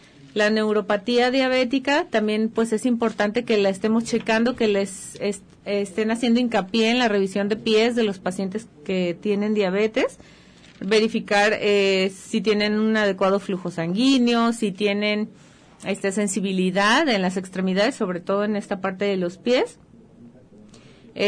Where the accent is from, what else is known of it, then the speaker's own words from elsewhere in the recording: Mexico; todas las enfermedades crónicas que actualmente vivimos como población mexicana